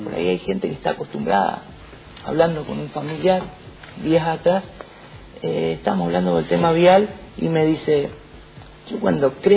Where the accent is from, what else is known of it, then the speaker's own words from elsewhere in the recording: Argentina; Nosotros somos un pueblo argentino